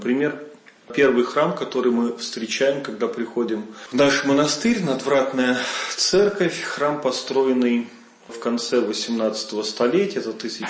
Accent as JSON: {"language": "Russian", "country": "Latvia", "tie": "born or raised there", "said": "я сам родом из Латвии"}